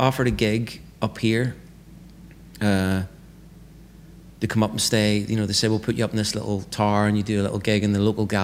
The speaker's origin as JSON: {"language": "English", "town": "Bangor", "region": "Northern Ireland", "country": "United Kingdom", "tie": "born there", "lives_now": "Aberfeldy, United Kingdom", "said": "I was born in Bangor, County Down."}